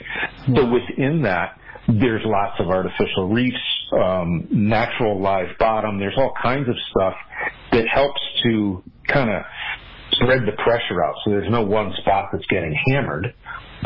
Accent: Northeast, United States; So originally I'm from the Northeast.

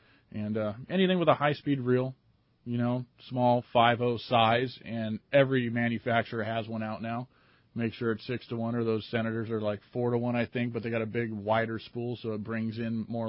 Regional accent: San Diego, California, United States; being born and raised in San Diego, is surface iron fishing.

